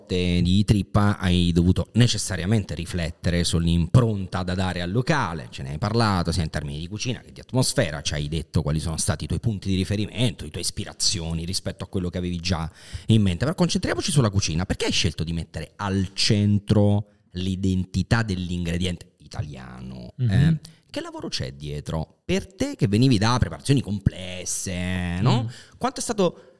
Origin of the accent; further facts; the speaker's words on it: Naples, Campania, Italy; Ma se lo dici a me, che sono napoletano, capito?